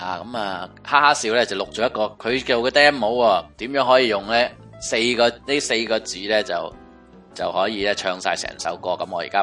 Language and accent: Chinese; Hong Kong; 不过作为香港人，这个旋律一定有另一个印象的